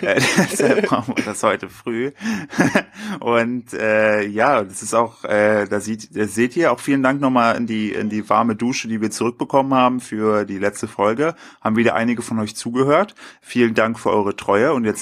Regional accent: East Germany, Germany; ich komme ja aus Dunkeldeutschland, aka dem Osten

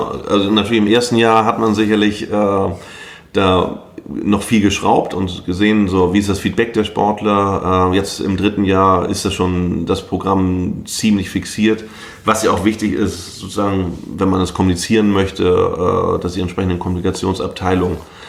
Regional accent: Germany; würde ich natürlich auch als Deutscher total die Daumen drücken, dass sie das schafft.

